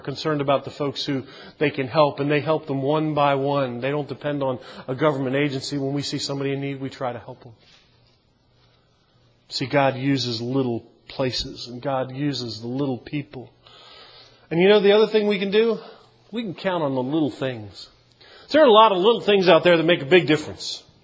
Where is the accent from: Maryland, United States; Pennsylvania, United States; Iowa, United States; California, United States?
Maryland, United States; Baltimore; I grew up in Baltimore. There were like 3 million of us.